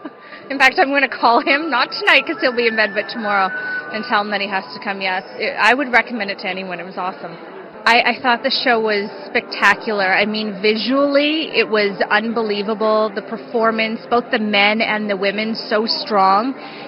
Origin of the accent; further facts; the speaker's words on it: Canada; especially being a Canadian.